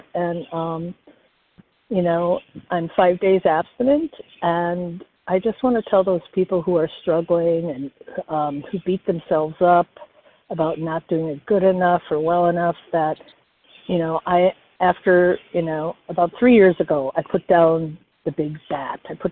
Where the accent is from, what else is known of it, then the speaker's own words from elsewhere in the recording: Wisconsin, United States; I'm from Wisconsin, and I am a compulsive overeater.